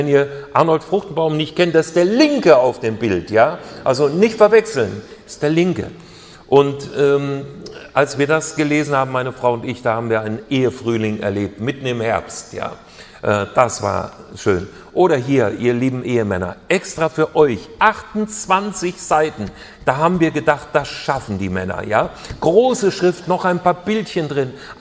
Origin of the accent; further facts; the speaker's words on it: Hesse, Germany; aber sogar Hessen bauen manchmal ein Haus. Ja? Und jetzt wisst ihr auch, wo ich herkomme.